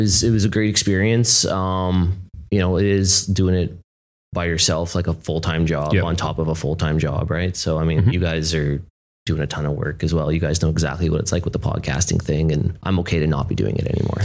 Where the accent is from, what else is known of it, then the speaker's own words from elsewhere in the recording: Edmonton, Alberta, Canada; I came from Edmonton, it was 4, right?